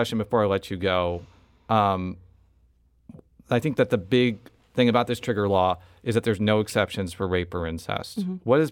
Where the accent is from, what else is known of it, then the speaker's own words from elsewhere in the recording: Illinois, United States; I'm from Illinois